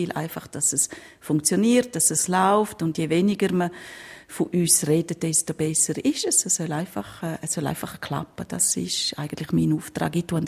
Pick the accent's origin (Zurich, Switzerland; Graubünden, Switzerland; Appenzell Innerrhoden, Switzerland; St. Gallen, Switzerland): Graubünden, Switzerland; Tarasp; bei uns in Rougein oder in Tarasp hat es keinen Kindergarten gegeben.